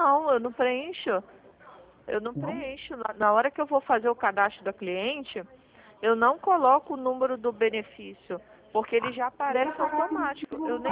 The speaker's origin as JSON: {"language": "Portuguese", "region": "Rio de Janeiro", "country": "Brazil", "said": "Eu sou de Jacarepaguá."}